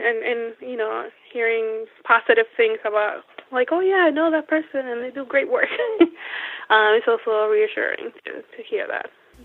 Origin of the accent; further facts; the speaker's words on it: Puerto Rico; I grew up in Puerto Rico, so they're like in a town nearby where I grew up.